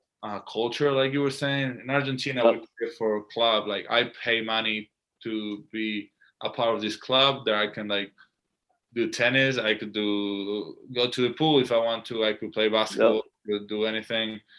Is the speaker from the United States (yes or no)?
no; Ireland; I'm from Ireland, and we eat steaks all the time.